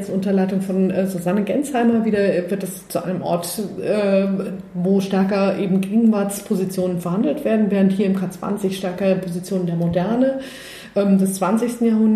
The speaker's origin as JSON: {"language": "German", "town": "Düsseldorf", "region": "North Rhine-Westphalia", "country": "Germany", "said": "in Stuttgart gearbeitet und bin 2009 hier in die Kunstsammlung gekommen. Und ich komme aus Düsseldorf, das muss man vielleicht dazu sagen. Insofern ist es für mich auch eine Rückkehr zu den Wurzeln."}